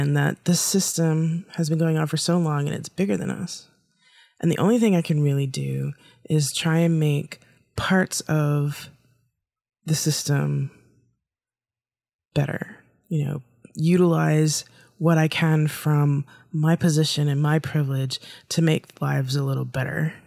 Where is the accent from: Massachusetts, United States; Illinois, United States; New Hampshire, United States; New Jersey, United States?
New Hampshire, United States; You know, I grew up with a certain amount of racism. I grew up in New Hampshire. I grew up with a certain amount of learned racism.